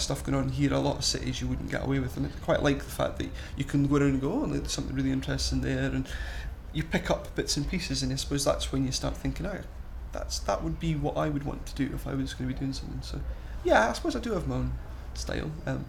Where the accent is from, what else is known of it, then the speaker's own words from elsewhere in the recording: Longside, Scotland, United Kingdom; I'm 29, and I'm from Longside in Aberdeenshire.